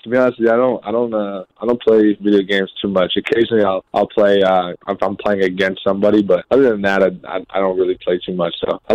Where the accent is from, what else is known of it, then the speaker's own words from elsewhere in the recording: Northeast, United States; Growing up in the Northeast, and obviously … I've been called Dunkin' Donuts pretty much my entire life